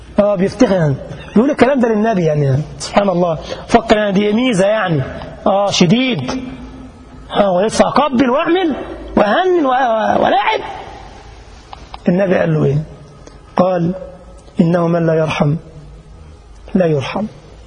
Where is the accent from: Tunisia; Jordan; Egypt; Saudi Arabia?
Egypt; ما عندنا في مصر بيقولوا عليها بوسة برضو،